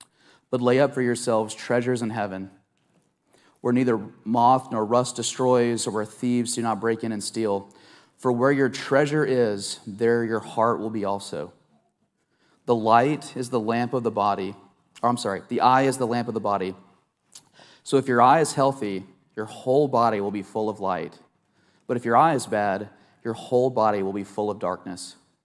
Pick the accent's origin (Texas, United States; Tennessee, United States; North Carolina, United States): Tennessee, United States; I'm a huge fan of my home state of Tennessee, and so we actually have great weather in Tennessee